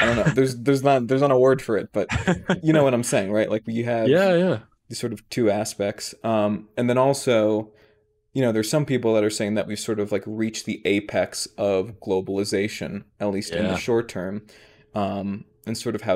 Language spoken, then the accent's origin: English; United States; I am an American, you are British